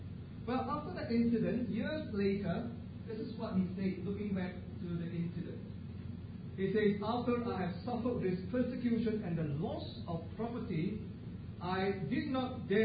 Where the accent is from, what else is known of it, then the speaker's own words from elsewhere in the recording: Singapore; As a Singaporean, that would be a very important date